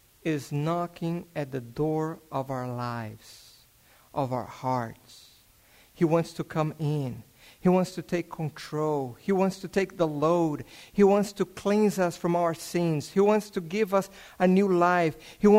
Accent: Brazil; English is a second language; moved away as an adult; When I came from Brazil and I start working here, I start working in construction.

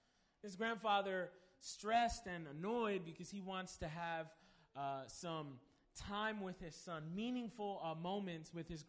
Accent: Perth Amboy, New Jersey, United States; As you know, I'm from Perth Amboy, New Jersey, originally born and raised here, Jersey boy, in my blood.

